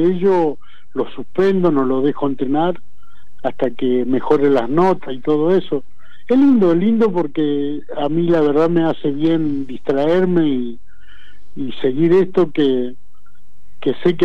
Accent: Quilmes, Buenos Aires Province, Argentina; nosotros somos acá, estamos entre Lanús, Florencio Varela. Somos de Quilmes, el límite con el Almirante Brown, San Francisco Solano. Este es mi lugar de lucha.

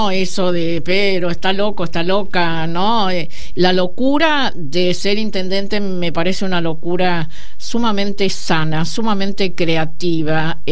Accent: Rojas, Buenos Aires Province, Argentina; born there; debe ser también porque soy una pueblerina, yo nací en Rojas, provincia de Buenos Aires, y entonces todo lo que implique vida de pueblo me atrae

